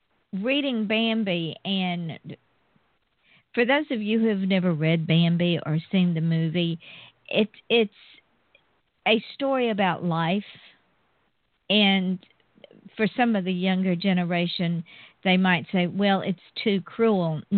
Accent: Georgia, United States; She moved from the beautiful state of Arizona to the beautiful state, my home state of Georgia.

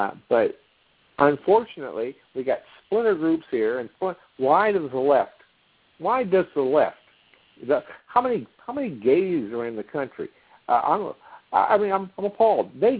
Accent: California, United States; Here, I'm a conservative. I'm from California.

